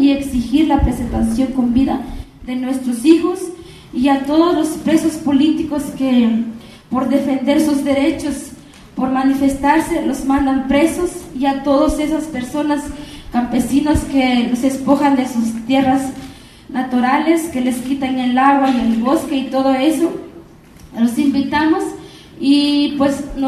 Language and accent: Spanish; Mexico; first language Nahuatl; Spanish is a second language; yo mi lengua materna es náhuatl, y más mis compañeros que hablan mepa y mixteco